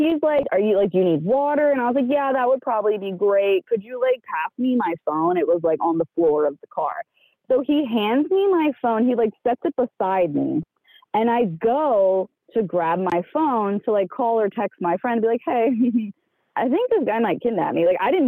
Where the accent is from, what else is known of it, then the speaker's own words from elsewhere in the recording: Pennsylvania, United States; Yeah, I'm from the Philly area.